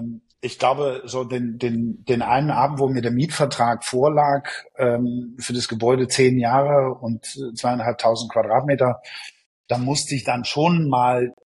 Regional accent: Augsburg, Bavaria, Germany; Und als wir dann nach Europa zurückgegangen sind, nach Augsburg, meine Heimatstadt

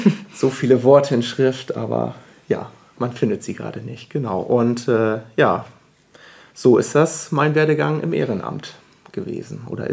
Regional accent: Filsum, Lower Saxony, Germany; ich komme ja aus der Landjugend aus Ostfriesland. Genauer sozusagen bin ich in der Landjugend Filsum groß geworden

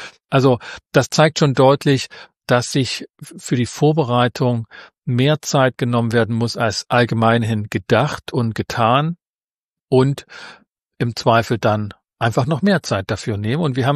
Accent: Leipzig, Saxony, Germany; da haben wir als Leipziger eine andere Geschichte dazu

